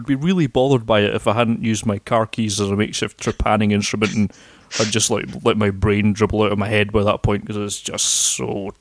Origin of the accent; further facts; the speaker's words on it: Scotland, United Kingdom; And we're allowed to be racist about this because we are Scottish.